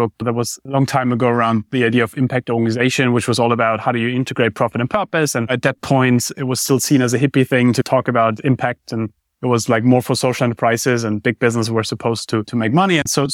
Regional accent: Germany; I grew up in Germany. We love planning.

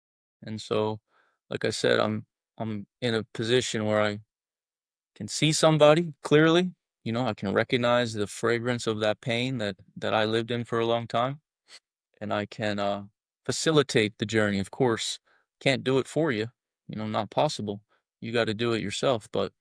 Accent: Philadelphia, Pennsylvania, United States; I come from Philly, and I wouldn't say that I had a, you know, a hard upbringing

